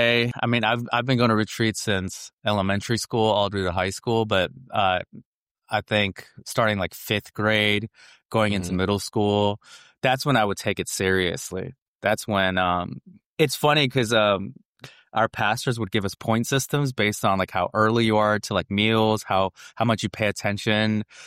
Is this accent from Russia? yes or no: no; Los Angeles, California, United States; in Los Angeles growing up. My mom just found herself in all these different ministries.